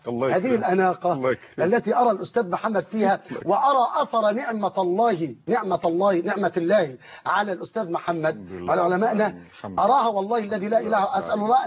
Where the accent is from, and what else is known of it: Egypt